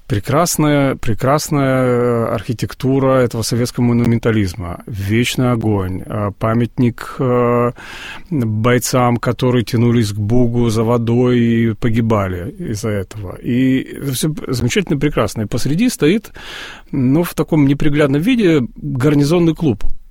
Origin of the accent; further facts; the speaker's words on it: Brest, Brest Region, Belarus; все мое детство прошло, я вырос в Бресте, и фактически мы пацанами по казематам Брестской крепости, активно лазили